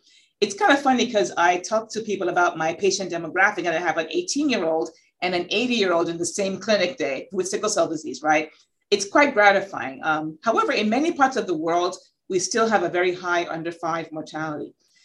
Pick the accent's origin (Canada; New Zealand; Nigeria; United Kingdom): Nigeria; now in United States; So I grew up in Nigeria where everybody around was of the same ethnicity.